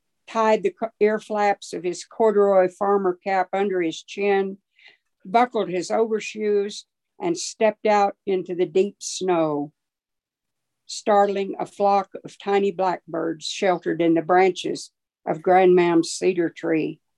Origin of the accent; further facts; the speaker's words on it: Oklahoma, United States; born there; I was born on the Oklahoma prairie, way out in the middle of nowhere, during the Dust Bowl and the Great Depression.